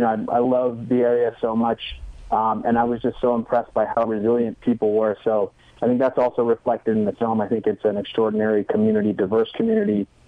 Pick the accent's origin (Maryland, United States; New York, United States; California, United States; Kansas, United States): New York, United States; New York City; First of all, I'm a New Yorker, and so I'm really unfamiliar with the process.